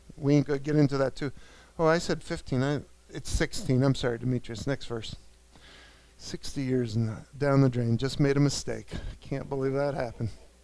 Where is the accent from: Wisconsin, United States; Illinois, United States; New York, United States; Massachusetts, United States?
New York, United States; The Lord talks to me like I'm a New Yorker, because I am a New Yorker.